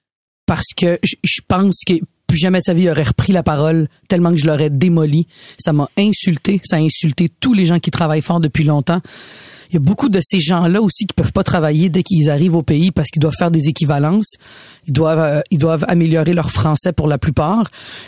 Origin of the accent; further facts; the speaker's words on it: Quebec, Canada; je baigne dans un milieu très québécois, très blanc, et je suis québécoise, et je suis très fière de l'être.